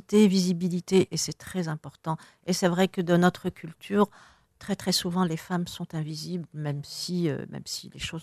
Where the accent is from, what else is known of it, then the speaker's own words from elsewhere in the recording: Béjaïa, Béjaïa Province, Algeria; un chanteur de ma ville natale, qui est Béjaïa.